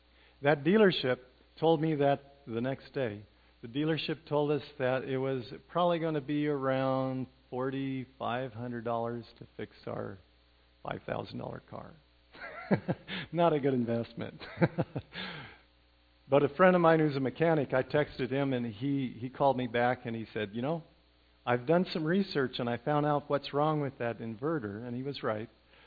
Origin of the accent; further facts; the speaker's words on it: England, United Kingdom; you know, I came from England.